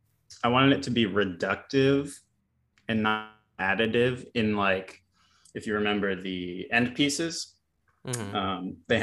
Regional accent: Texas, United States; And I had known from growing up in Texas, just like, when I was in school, I wanted to practice instrument and stuff at home

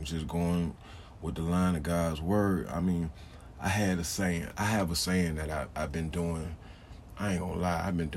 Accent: Birmingham, Alabama, United States; I grew up in Birmingham in the hood, like, so it's more black community type thing growing up, you feel me?

